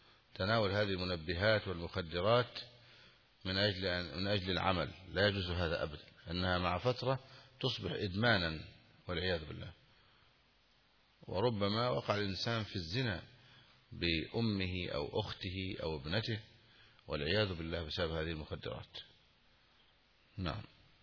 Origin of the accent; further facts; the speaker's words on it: Egypt; أما البيرة التي عندنا في مصر فإنها فيها كحول وتسكر